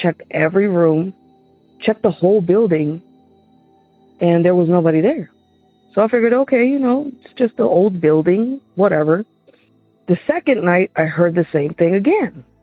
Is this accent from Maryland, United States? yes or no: yes; Silver Spring, Maryland, United States; I'm from Maryland, Silver Spring area.